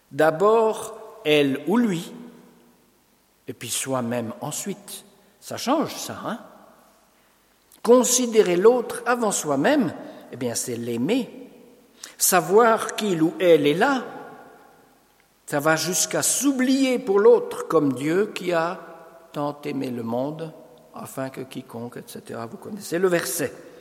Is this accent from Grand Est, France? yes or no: yes; Grand Est, France; vous savez tous que je suis un Alsacien.